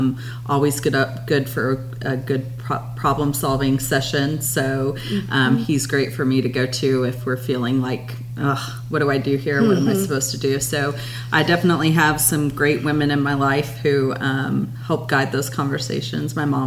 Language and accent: English; Missouri, United States; Yeah, so I grew up in Missouri and was working in St. Louis after college at Edward Jones.